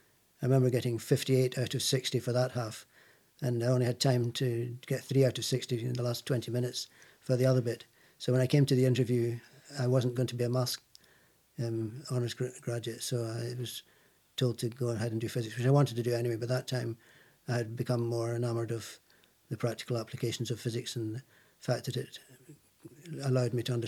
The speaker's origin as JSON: {"language": "English", "town": "Glasgow", "region": "Scotland", "country": "United Kingdom", "tie": "born or raised there", "said": "I was born in Glasgow on the 18th of February, 1945."}